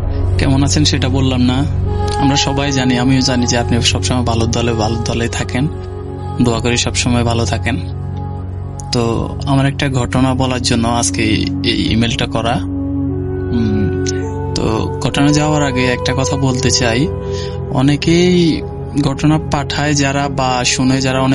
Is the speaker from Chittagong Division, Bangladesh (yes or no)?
yes; Feni, Chittagong Division, Bangladesh; now in Saudi Arabia; তো আমার বাড়ি হচ্ছে ফেনী, বর্তমানে আমি সৌদি আরবে আছি।